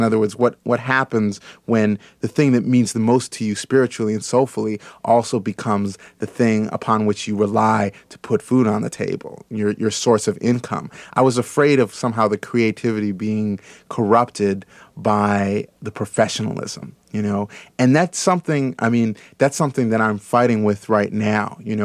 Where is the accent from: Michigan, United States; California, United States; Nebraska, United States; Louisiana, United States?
California, United States; Berkeley; I grew up in Berkeley I'm from mixed parentage